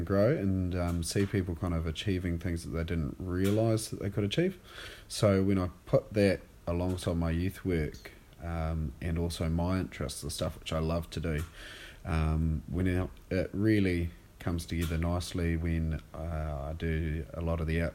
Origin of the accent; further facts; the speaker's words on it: Ireland; Growing up in Ireland, I would have been there since probably about, I don't know, 6, 7, 8, something like that. So fairly young.